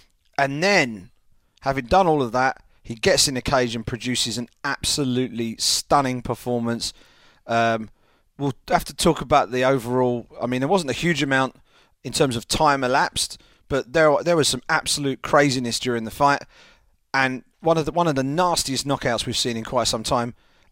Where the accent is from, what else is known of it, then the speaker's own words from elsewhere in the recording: England, United Kingdom; I'm an Englishman. I'm a British guy